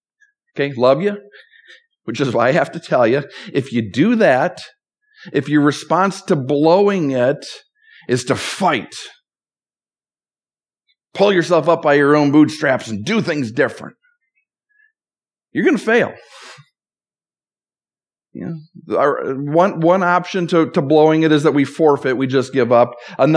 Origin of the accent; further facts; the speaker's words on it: Minnesota, United States; You know, growing up in Minnesota, in my backyard growing up, we had maple trees, we had apple trees.